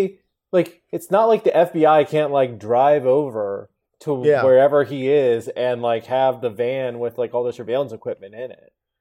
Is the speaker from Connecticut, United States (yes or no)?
yes; Connecticut, United States; So I'm from Connecticut, and there, like a decade ago, there's a minor league hockey team called the Trashers